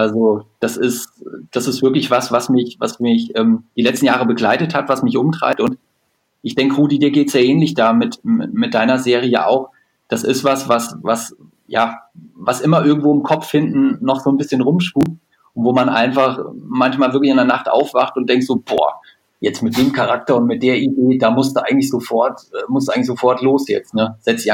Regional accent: Fulda, Hesse, Germany; Ich komme hier aus Fulda. Wer Fulda noch nicht gehört hat, das ist so wirklich in der Mitte von Deutschland.

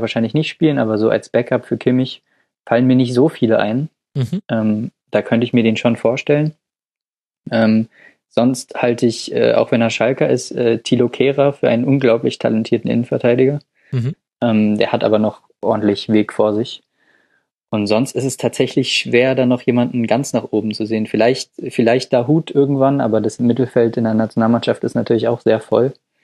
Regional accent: Dortmund, North Rhine-Westphalia, Germany; Den Namen wollte ich als Dortmunder jetzt nicht nennen, um nicht zu parteiisch zu wirken

